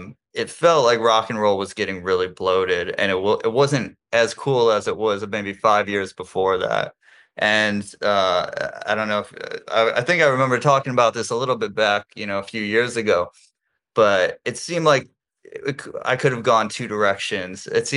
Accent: Toledo, Ohio, United States; moved away as an adult; I'm from Toledo, Ohio.

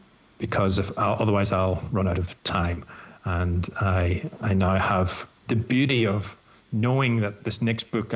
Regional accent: Ireland; now in Australia; I am an Australian. I got my Australian citizenship in 2007. But I think the fact that I'm clearly still Irish as well sits a bit uncomfortably with some people.

